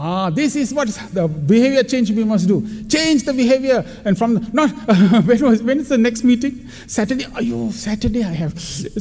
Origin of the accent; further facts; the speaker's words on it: Malaysia; my professor at the back, hey, where are you from? Malaysia.